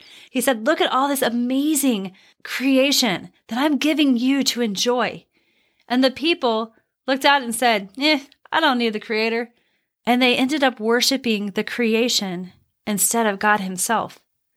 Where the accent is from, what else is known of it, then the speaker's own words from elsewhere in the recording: Missouri, United States; I remember growing up in Missouri, very rural Missouri, not city Missouri.